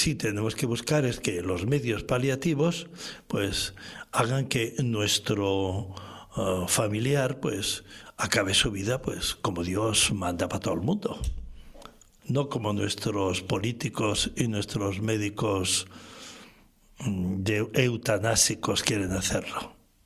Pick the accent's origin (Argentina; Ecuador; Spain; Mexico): Spain; Y que los españoles nos vayamos allí al carajo que decimos por mi tierra